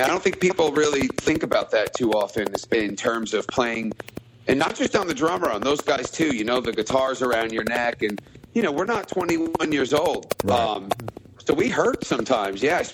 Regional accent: Woodstock, New York, United States; now in Albany, United States; I grew up in Woodstock, but I moved upstate to Albany.

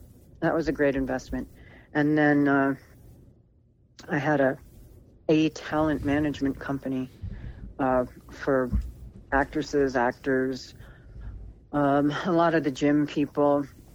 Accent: Pennsylvania, United States; now in Tahoe, United States; You know I'm from Pennsylvania, right?

